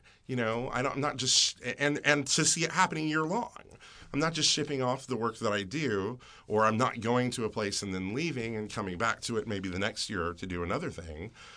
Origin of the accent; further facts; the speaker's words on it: Greensboro, North Carolina, United States; And I'm from North Carolina. I grew up in Greensboro, and my family lives, you know, really an hour and a half from here in Sparta, North Carolina.